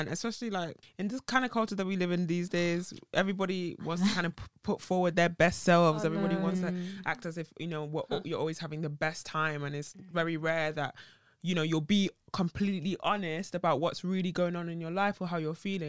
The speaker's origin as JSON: {"language": "English", "town": "Sheffield", "region": "Yorkshire and the Humber", "country": "United Kingdom", "tie": "born or raised there", "said": "I grew up in Sheffield"}